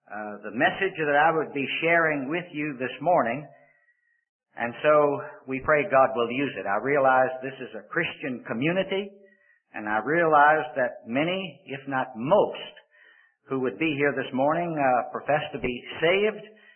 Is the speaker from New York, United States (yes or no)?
no; Richmond, Virginia, United States; And I said to the people back in Richmond, Virginia, my hometown, I was there last Sunday